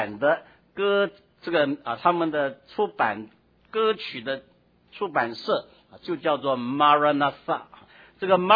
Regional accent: China; 我们中国人是吃饱了没有哈？

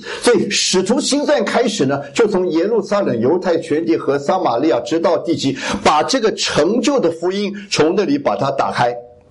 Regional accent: Taiwan; 因为我是从台湾来的。

